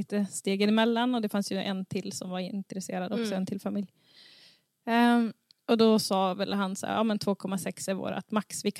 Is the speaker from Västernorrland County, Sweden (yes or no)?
yes; Sund, Västernorrland County, Sweden; jag kommer från Sund och det var väl minst så här det jag sa, att jag ska inte bo i Domsjö